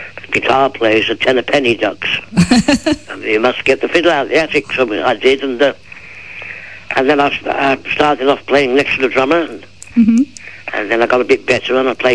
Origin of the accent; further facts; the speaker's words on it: Yorkshire and the Humber, United Kingdom; I was brought up in Yorkshire, on the Dales